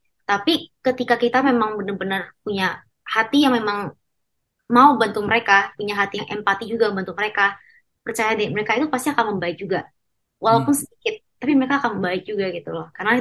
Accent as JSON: {"language": "Indonesian", "town": "Batam", "region": "Riau Islands", "country": "Indonesia", "moved": "as an adult", "lives_now": "Jakarta, Indonesia", "said": "aku aslinya itu orang Batam, tapi karena kuliah jadi aku pindah ke Jakarta gitu."}